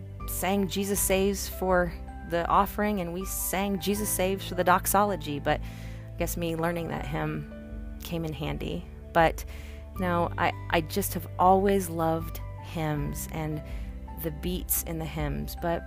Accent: Benkelman, Nebraska, United States; it was about my hometown, Benkelman, Nebraska

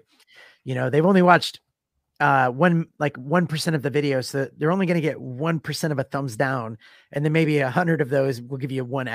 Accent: United States; as an American, it was confusing.

